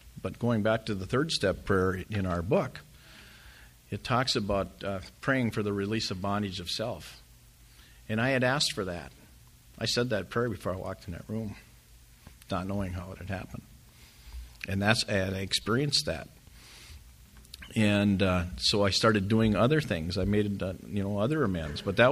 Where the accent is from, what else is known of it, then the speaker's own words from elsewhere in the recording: Two Harbors, Minnesota, United States; So I went back to my hometown, and in Two Harbors, and I went into his garage one Saturday morning